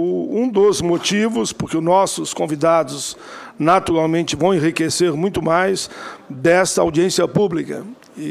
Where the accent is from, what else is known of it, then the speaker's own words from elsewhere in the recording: Rio Grande do Sul, Brazil; Lembro aqui na minha capital porque eu sou do Rio Grande, a capital de todos os gaúchos e gaúchas, Porto Alegre